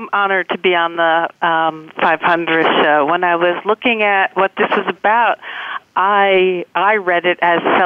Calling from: New York City, New York, United States; I'm in downtown Manhattan.

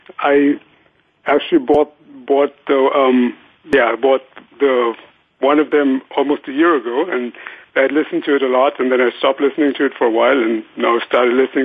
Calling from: Munich, Bavaria, Germany; I'm calling from Munich in Germany.

